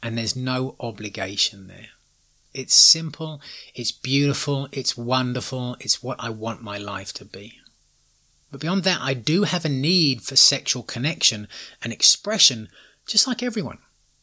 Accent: England, United Kingdom; growing up in England

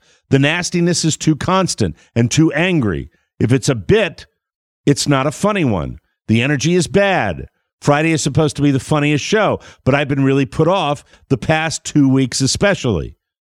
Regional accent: Ireland; And I've been drinking, and I'm Irish, and I get angry at that.

